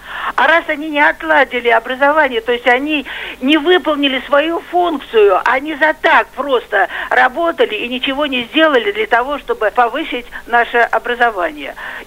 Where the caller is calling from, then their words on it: Oryol, Oryol Oblast, Russia; Я из Орла.